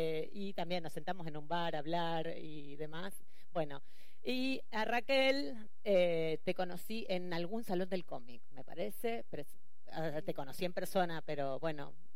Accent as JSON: {"language": "Spanish", "country": "Argentina", "said": "como buenas argentinas, las organizadoras, nos hemos retrasado un poco."}